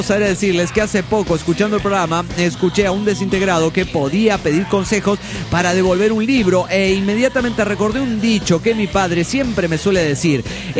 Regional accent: Oaxaca, Mexico; de Oaxaca, México.

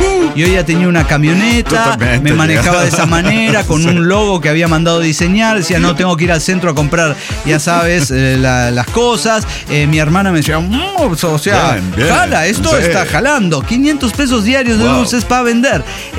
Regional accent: Guanajuato, Mexico; Solamente para aclarar que no soy de León, soy cuevanense, no leonés. Amo mi terruño.

